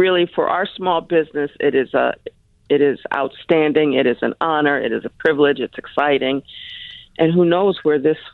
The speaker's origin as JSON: {"language": "English", "town": "Chicago", "region": "Illinois", "country": "United States", "said": "In a short summary, we left corporate America. We're originally from Chicago. We moved here."}